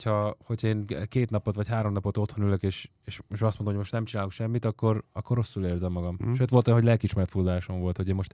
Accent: Hungary; de én Magyarországon magyarként nőttem föl.

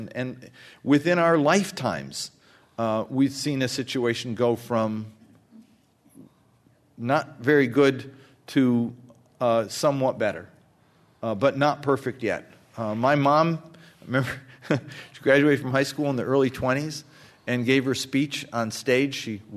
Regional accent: United States; was so disgraceful and so anti-Muslim that it was embarrassing to me as an American.

